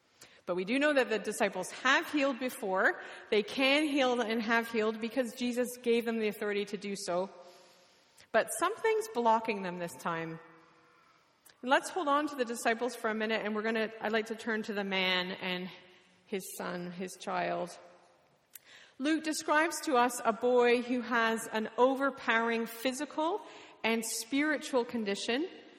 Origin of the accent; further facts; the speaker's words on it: Canada; oh, great, we're from the same tribe. We're both Canadian.